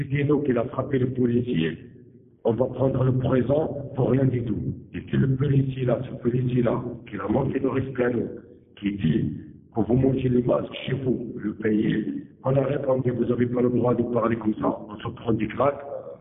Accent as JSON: {"language": "French", "country": "Morocco", "said": "on est marocain, on est fier d'être marocain."}